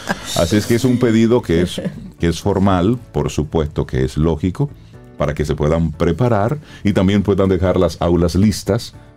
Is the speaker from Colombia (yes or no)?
no; Dominican Republic; nosotros como dominicanos conectemos con este mensaje para que cumplamos con nuestro deber ciudadano